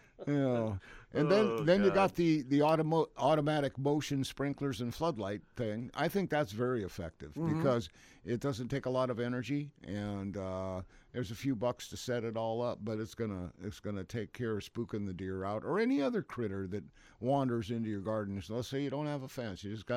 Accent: Arkansas, United States; Yeah, I'm from Arkansas, right.

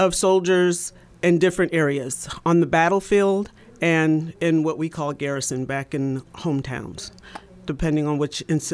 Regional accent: Allentown, Pennsylvania, United States; born there; Yes, I was born in Allentown, Pennsylvania, and I actually joined the military from Pennsylvania.

